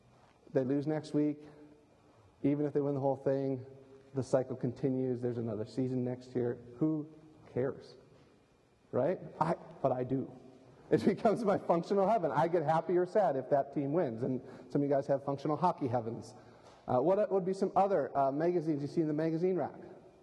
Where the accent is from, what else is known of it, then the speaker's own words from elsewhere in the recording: United States; I'm an American, as you know